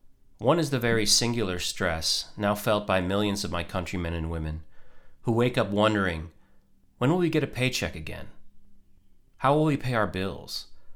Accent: Georgia, United States; I am one of the 1 million Georgians who filed for unemployment in the past month.

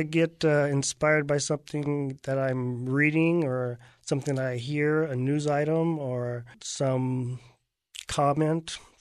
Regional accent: Houston, Texas, United States; moved away as an adult; now in Dayton, United States; Okay, well, I'm from Texas. I was born in Houston, and I practiced law in Houston for about 15 years. I moved to Dayton probably about 2 years ago.

